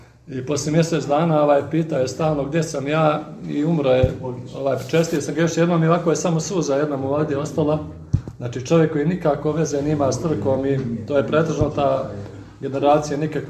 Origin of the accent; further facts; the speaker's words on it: Montenegro; I sad oni prvi put vide popa i kod nas u Crnoj Gori popa smatraju nešto kao da si sišao sa neba